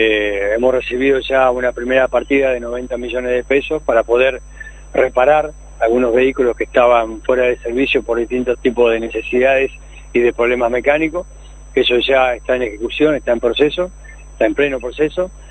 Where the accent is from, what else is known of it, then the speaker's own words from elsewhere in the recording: Santa Fe, Argentina; Para mí un honor, como santafesino